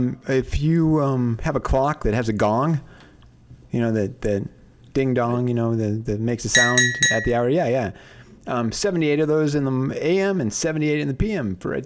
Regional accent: Iowa, United States; moved away; I'm from Iowa. I like to say I'm far from Iowa, but I'm originally from Iowa.

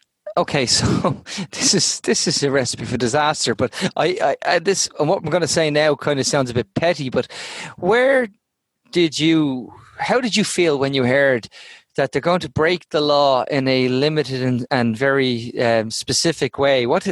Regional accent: Ireland; I mean this as from an Irish perspective, we had a great laugh because we brought out our incentive

